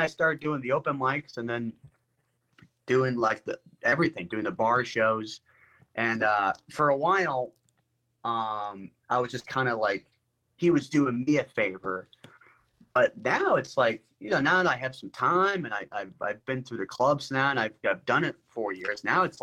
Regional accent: St. Charles, Illinois, United States; That's from St. Charles, also my hometown.

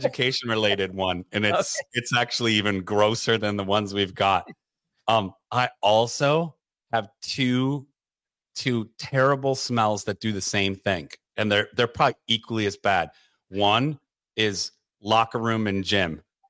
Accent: Detroit, Michigan, United States; growing up in Detroit by so many factories and so many.

